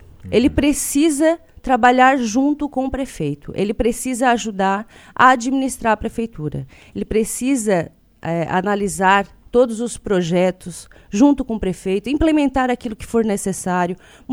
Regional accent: São Ludgero, Santa Catarina, Brazil; now in Urussanga, Brazil; Eu sou natural de São Lugero, do interior de São Lugero, da Barra do Norte. Cresci nessa cidade lá, né? Tive a oportunidade de trabalhar lá e formar uma vida profissional. Eu moro há 10 anos em Uruçanga

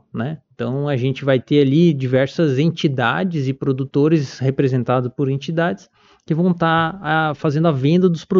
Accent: Tubarão, Santa Catarina, Brazil; Não, sou natural de Tubarão.

